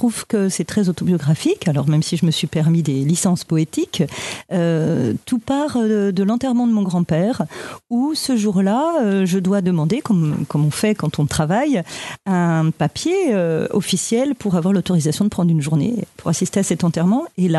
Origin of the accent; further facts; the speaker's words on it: Bourgogne-Franche-Comté, France; also born or lived in Semur-en-Auxois; Alors, je suis absolument bourguignonne. Je suis née à Semur en Auxois et j'ai passé toute mon enfance dans le Morvan. J'ai fait mes études à Autun et à Dijon.